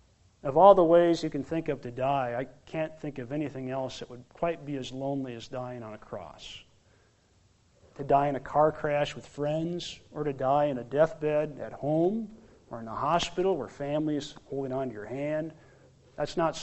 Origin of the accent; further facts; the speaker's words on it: South Dakota, United States; Farmers in my home state of South Dakota know that if you don't plant the seed of wheat, you won't get any grain.